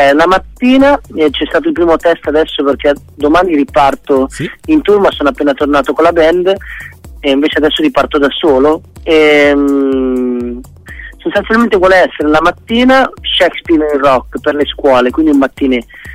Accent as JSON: {"language": "Italian", "town": "Milan", "region": "Lombardy", "country": "Italy", "said": "io sono di Milano, comunque qua in zona limitrofa"}